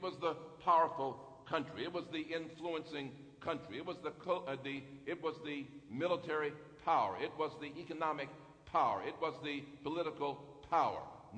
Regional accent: United States; born there; Pastor's glad I was born in America.

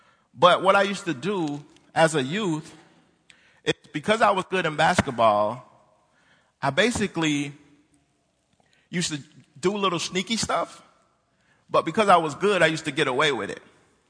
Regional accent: Jacksonville, Florida, United States; I grew up in Jacksonville, Florida.

